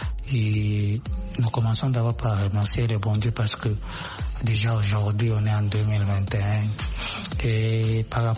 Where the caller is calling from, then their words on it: Lubumbashi, Haut-Katanga, DR Congo; depuis le Lubumbashi, République démocratique du Congo, mon pays natal.